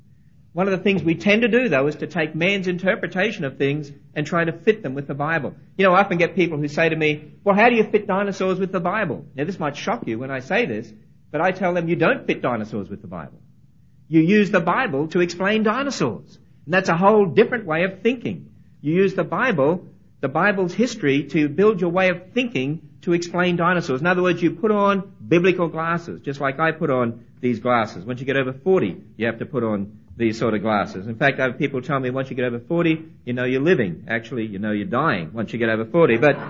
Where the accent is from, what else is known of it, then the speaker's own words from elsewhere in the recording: Australia; just humor me for a moment, being an Australian